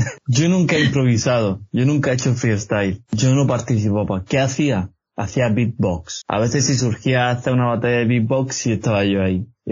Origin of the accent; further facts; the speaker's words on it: Armilla, Andalusia, Spain; Armilla, Armilla.